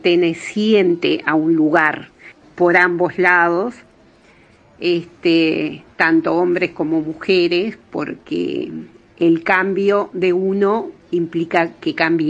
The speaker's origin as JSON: {"language": "Spanish", "region": "Artigas", "country": "Uruguay", "tie": "born there", "said": "nací en Artigas en 1956."}